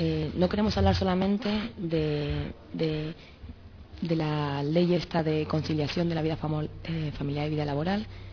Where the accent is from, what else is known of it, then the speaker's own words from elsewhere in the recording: Madrid, Community of Madrid, Spain; Yo soy del barrio de Lavapiés